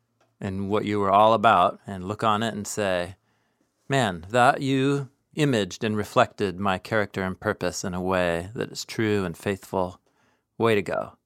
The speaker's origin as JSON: {"language": "English", "region": "West Coast", "country": "United States", "tie": "born or raised there", "said": "the cultures that you and I grew up in here on the West Coast of 20th, 21st century America"}